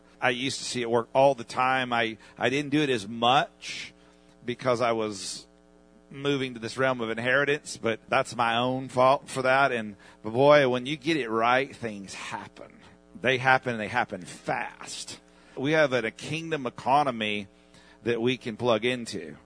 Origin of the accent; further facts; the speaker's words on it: Texas, United States; I'm from Texas. I call it Melchizedek.